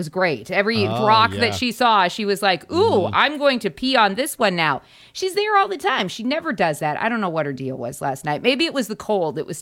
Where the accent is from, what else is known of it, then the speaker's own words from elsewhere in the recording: Midwest, United States; just being a Midwesterner, hardy ones at that, because, well, we live in Wisconsin